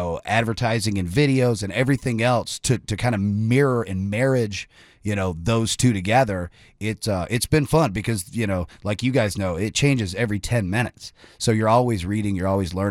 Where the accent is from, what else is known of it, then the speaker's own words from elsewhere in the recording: Fort Worth, Texas, United States; also born or lived in Knoxville; now in Nashville, United States; Fort Worth, Texas originally. Now I've lived here in Tennessee for a while. Lived in Knoxville for a little bit. I've lived here in Nashville for a good bit.